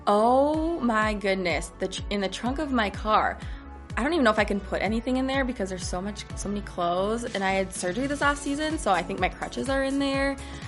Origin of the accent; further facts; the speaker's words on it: Rochester, Minnesota, United States; I am a second year MVC and I'm from Rochester, Minnesota.